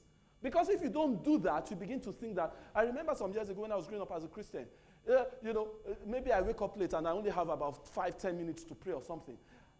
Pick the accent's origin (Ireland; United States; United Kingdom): United Kingdom; I'm British. If you don't believe, just because my accent, I'll bring my passport, you see.